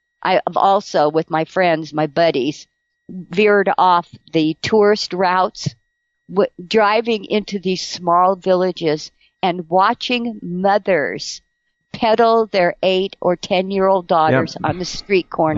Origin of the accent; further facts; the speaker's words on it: California, United States; I was born and raised in California.